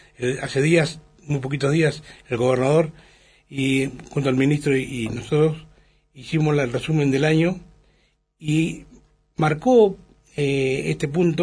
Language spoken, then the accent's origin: Spanish; Sarmiento, Chubut, Argentina; Yo tengo 61 años, le contaba, soy nativo de Sarmiento, y mi niñez y adolescencia no había chacra que no tuviera una parva de pasto.